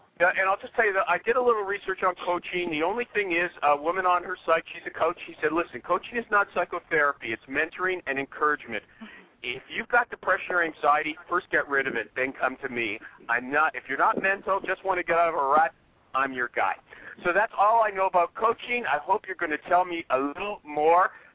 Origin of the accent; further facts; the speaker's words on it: Canada; it's a really American song, and I'm Canadian.